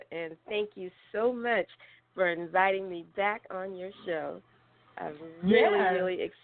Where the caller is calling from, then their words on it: California, United States; I'm here in sunny California.